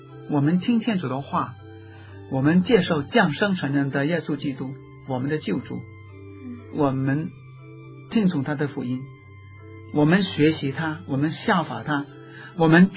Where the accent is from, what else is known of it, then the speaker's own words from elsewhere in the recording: Guangdong, China; accent: Cantonese; 其实我们广东话也说奸